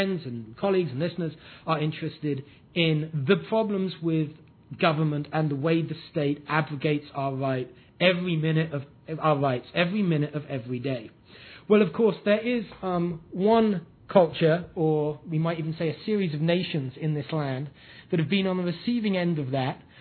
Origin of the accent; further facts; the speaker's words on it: United Kingdom; I'm the Brit, Chris Ann Hall is the American, and Frank Bebo is the Native American.